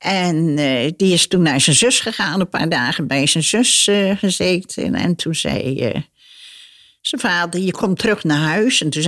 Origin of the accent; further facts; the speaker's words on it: Turkey; Dutch is a second language; Ik ben Turks, maar ik leerde dat heel vlug, want ik kon vlug talen leren